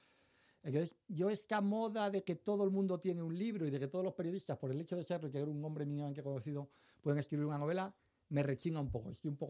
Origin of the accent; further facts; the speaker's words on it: Madrid, Community of Madrid, Spain; Pero es que soy de Madrid